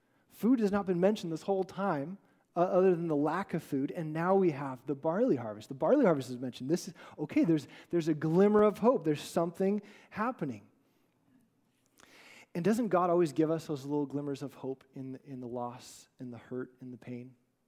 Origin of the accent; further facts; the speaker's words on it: California, United States; See, we grew up in the Central Valley, and up in the Sierras, there was this mountain that, for whatever reason, I was always drawn to look at.